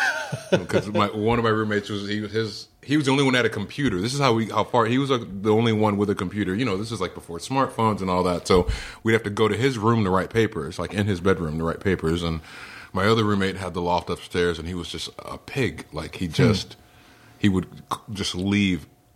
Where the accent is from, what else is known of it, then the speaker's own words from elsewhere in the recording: California, United States; I grew up in Orange County.